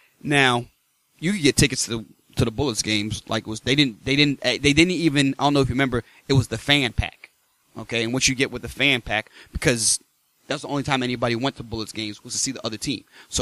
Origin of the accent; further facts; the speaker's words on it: Philadelphia, Pennsylvania, United States; born there; since I was born in Philadelphia, I was always a Sixers fan